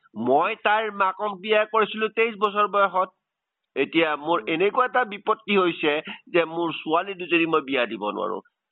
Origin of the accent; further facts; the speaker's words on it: Jaji, Assam, India; আমাৰ ঘৰ জাজিত আছিলে, এই ডুমৰ দলং ফিল্ডৰ ওচৰ জাজি, এইখন জাজি নহয় সিখন জাজি।